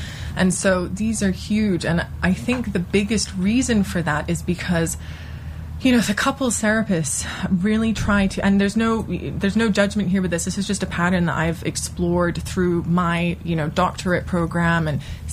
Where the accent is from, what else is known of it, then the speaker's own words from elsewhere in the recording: Hong Kong; accent: English; now in United States; Well, I'm English, but I grew up in Hong Kong.